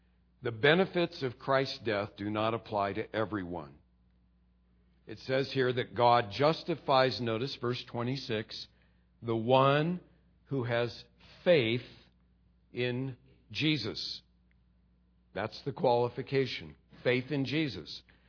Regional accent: California, United States

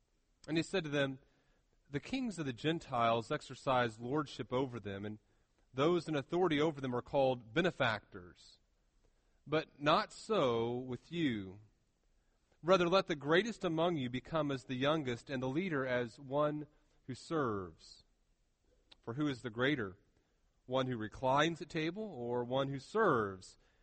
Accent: Texas, United States; Now, remember, I'm from Texas, and my exposure to different denominations was limited.

